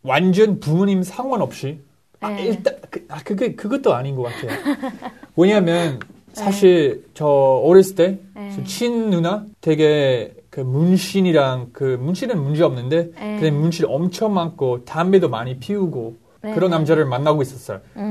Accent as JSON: {"language": "Korean", "town": "Philadelphia", "region": "Pennsylvania", "country": "United States", "second_language": "Korean", "said": "아, 저는 필라델피아라는 도시에서 왔고요. 뉴욕, 많은 사람들이 들어본 뉴욕에서 2시간 걸려요. 필라델피아는 사계절 있는 그 도시인데 완전 그 여러 인종 들이 같이 살고 있는 예술, 역사, 미국 역사"}